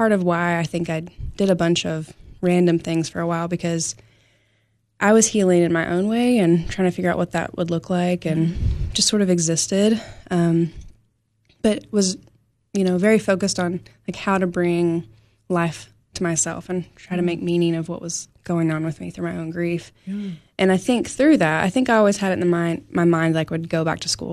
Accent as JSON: {"language": "English", "town": "Cookeville", "region": "Tennessee", "country": "United States", "also_born_or_lived": "North Carolina / Colorado / Knoxville", "said": "I'm from Cookeville, so I just turned 40 this past year, and I lived probably 32 years, and then I moved to North Carolina, then Colorado, and Knoxville, and then I just recently moved back in this maybe 6 months ago."}